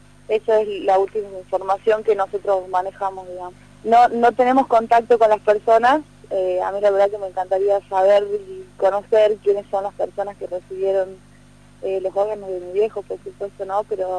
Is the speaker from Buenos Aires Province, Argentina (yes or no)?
no; La Rioja, Argentina; Yo no vivo acá en Salta Capital, soy de La Rioja, o sea, vivo en La Rioja y estudio.